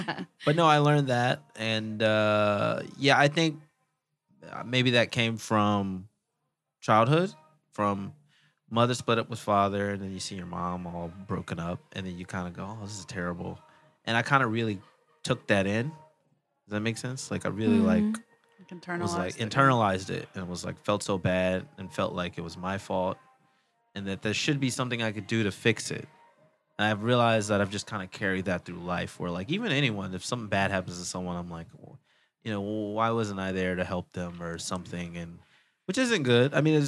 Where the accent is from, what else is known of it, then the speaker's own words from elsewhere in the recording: Los Angeles, California, United States; I grew up in South Central, so I grew up in the bad part of Los Angeles. I grew up in actual Los Angeles